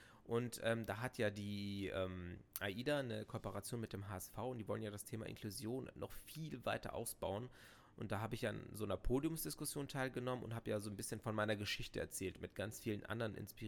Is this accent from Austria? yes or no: no; Greece; Und gerade ich als Grieche muss sagen